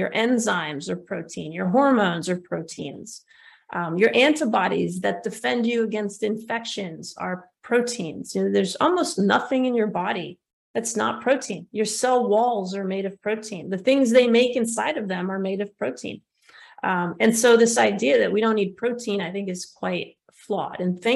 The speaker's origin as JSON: {"language": "English", "country": "United States", "tie": "born or raised there", "said": "I mean, I grew up in the United States. We just had a Caribbean culture in our family."}